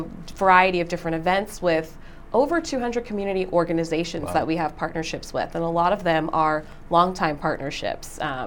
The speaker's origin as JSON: {"language": "English", "town": "Boston", "region": "Massachusetts", "country": "United States", "tie": "born or raised there", "said": "I am a native Bostonian. So I grew up going on Boston Harbor cruises and just learning a little bit about the waterfront before it was the seaport."}